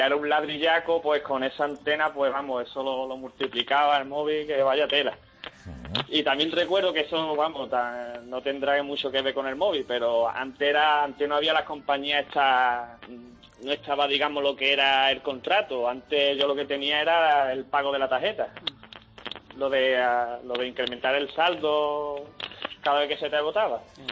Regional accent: Cali, Valle del Cauca, Colombia; moved away; yo soy de Cali, pero vamos, estoy viviendo ya de aquí hace muchísimos años

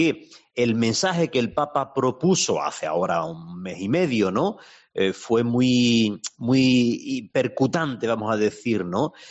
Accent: Andalusia, Spain; moved away; sobre todo en Andalucía, de donde yo soy

